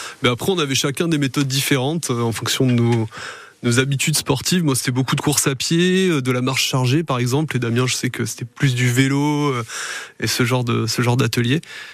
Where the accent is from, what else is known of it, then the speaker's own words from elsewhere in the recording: Nouvelle-Aquitaine, France; Et moi je suis landais, et j'habite à Mont-de-Marsan.